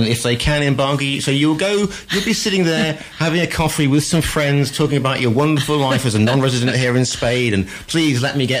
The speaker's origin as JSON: {"language": "English", "country": "United Kingdom", "said": "because, you know, I'm British and sometimes my brain doesn't work."}